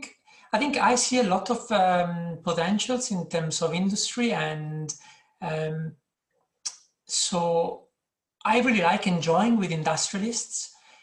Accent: central Italy, Italy; so I come from Italy, so from a small village in the center of the country.

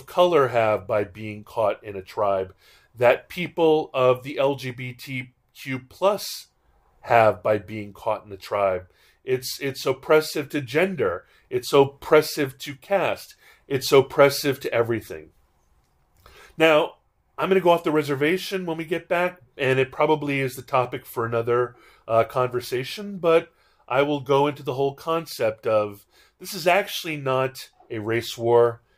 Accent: Hawaii, United States; I grew up in Hawaii, and Hawaii without mahus is not Hawaii.

